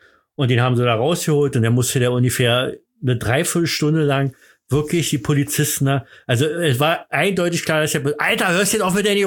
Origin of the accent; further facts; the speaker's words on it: East Germany, Germany; ich komme aus dem Osten